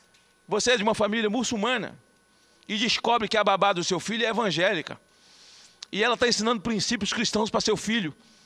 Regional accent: Espírito Santo, Brazil; enquanto brasileiros e enquanto cidadão do Espírito Santo

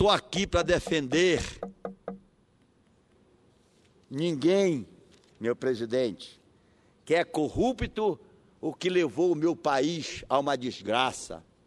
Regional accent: Pará, Brazil; para defender o meu Pará e o meu país. Doa quem doer, custe o que me custar até a morte. Jamais, jamais como brasileiro subiria a esta tribuna

